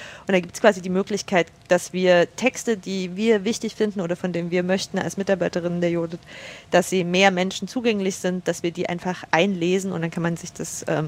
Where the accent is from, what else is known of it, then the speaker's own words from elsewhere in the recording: Chemnitz, Saxony, Germany; also born or lived in Bavaria; geboren in Karl-Marx-Stadt und aufgewachsen in Chemnitz, ohne quasi meinen Standort zu ändern. Ich bin aufgewachsen in einem Dorf bei Chemnitz, so ein knappes Vorwendekind, 87 geboren